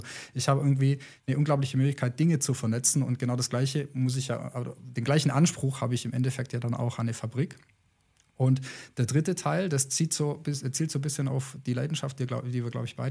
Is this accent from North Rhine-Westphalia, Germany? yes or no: no; Baden-Württemberg, Germany; born there; ich bin ja gebürtig aus der Nähe von Rottweil, also so Alemannisch ist durchaus präsent bei mir, so sprachlich, aber fühle mich dann doch im Hochdeutschen wohl. Ja … 35 Jahre alt